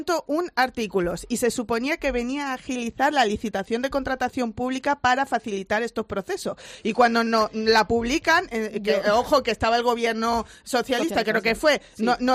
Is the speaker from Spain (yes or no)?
yes; Andalusia, Spain; Yo, que soy de la Costa del Sol, pues llevamos ya bastantes años viviendo esa tensión, por ejemplo, en el acceso de la vivienda.